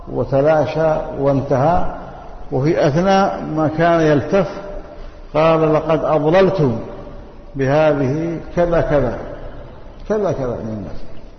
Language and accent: Arabic; Yemen; كذلك عندنا في اليمن ساعة كاملة. جئنا إلى مدينة الحديدة قبل 34 سنة تقريبا